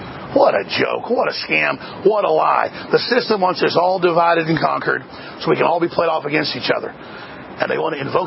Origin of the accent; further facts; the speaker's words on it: Dallas, Texas, United States; Because I also got attacked by black people who were 3, 4, 5 years older than me growing up in Dallas.